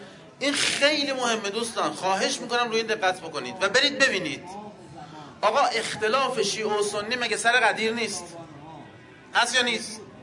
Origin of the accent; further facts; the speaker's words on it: Iran; با هم صحبت کردیم، فهمید ما ایرانی هستیم.